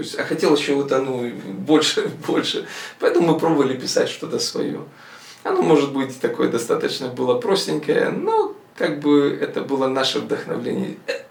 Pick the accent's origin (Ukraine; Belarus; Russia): Ukraine; Kyiv Oblast; Я родился под Киевом, и всю жизнь, практически 45 лет своей жизни, я прожил под Киевом. В 93-м году я пришел к Богу, я покаялся.